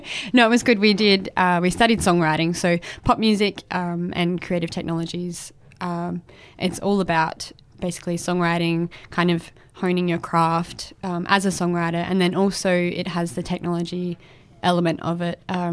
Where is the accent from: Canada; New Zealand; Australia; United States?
Australia; Swan Reach, South Australia; now in Adelaide, Australia; No, I did move down to study. So I grew up in Swan Reach on a farm on the river, which was amazing.